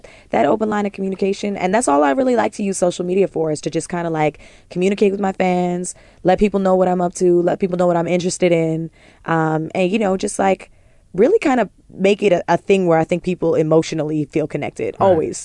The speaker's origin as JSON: {"language": "English", "country": "Canada", "lives_now": "United States", "said": "I'm Canadian"}